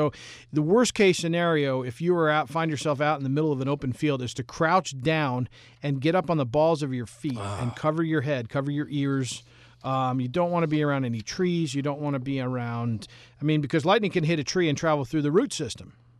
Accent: Albany, United States; I grew up in Albany, and I always loved that weather

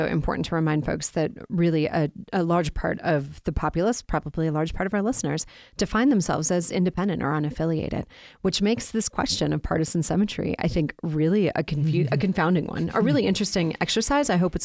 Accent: Bismarck, North Dakota, United States; I grew up in North Dakota, went to a Catholic school. We were the Saints.

